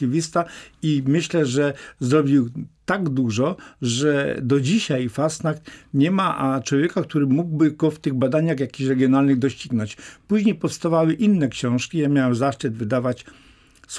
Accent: Dydnia, Subcarpathian Voivodeship, Poland; Gminy Dydnia, skąd pochodzę.

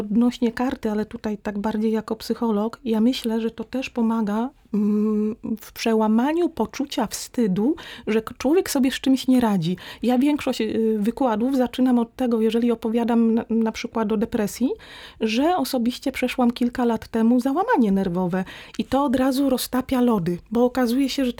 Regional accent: Lower Silesian Voivodeship, Poland; Ja przyjechałam z Dolnego Śląska, więc jak zostałam zaakceptowana

